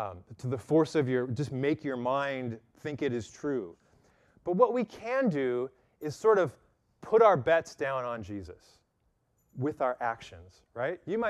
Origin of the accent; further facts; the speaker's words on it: Modesto, California, United States; In the 1980s, when I was growing up in Modesto as a high school student